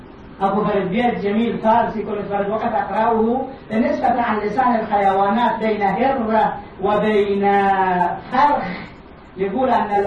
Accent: Egypt; وصلنا أكبر حكومة في بلادنا مصر، لا شك فيه.

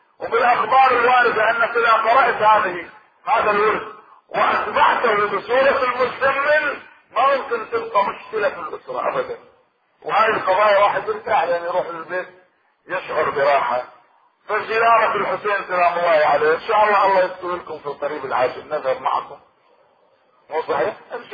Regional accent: Iraq; سبع أئمة عندنا في العراق

